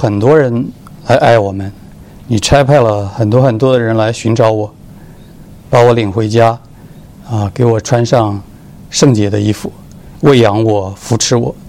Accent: Wuhu, Anhui, China; now in United States; 我是安徽芜湖人，80后，我是从农村长大的，我的爸爸妈妈连中文都不认识

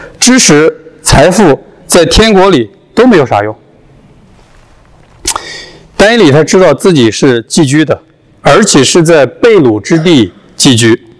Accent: Anhui, China; now in United States; 因为我是长江支流青弋江边长大的。

